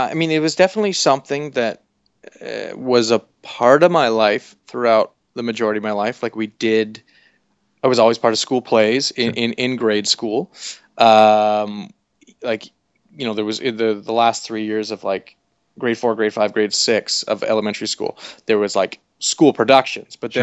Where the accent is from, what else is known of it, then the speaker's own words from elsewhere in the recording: Kingston, Ontario, Canada; Yeah. Yeah. First 18 years of my life.